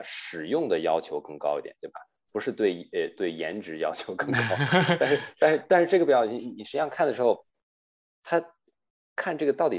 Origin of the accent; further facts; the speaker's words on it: Canada; 然后我是华裔在加拿大长大